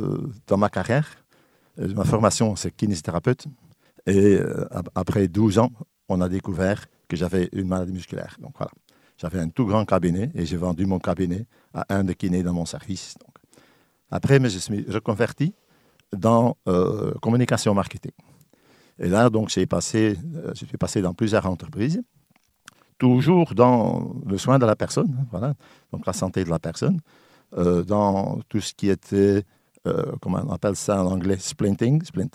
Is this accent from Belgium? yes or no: yes; Belgium; French is a second language; moved away as an adult; now in France; Donc, mais en Belgique, en principe, on est bilingue, on apprend déjà le français à partir de 8 ans. J'ai appris le français d'ailleurs, ici en France, à mes 50 ans quand je suis arrivé en France, à peu près.